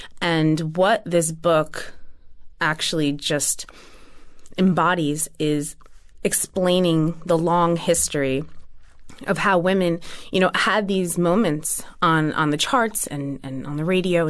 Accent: New Jersey, United States; I would have to credit … for that, since we're both from Jersey.

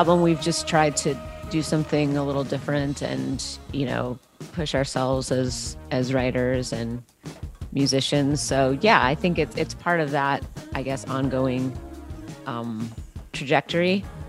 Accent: Washington, United States; is a band who grew up in the suburb adjacent to where I grew up in Washington State.

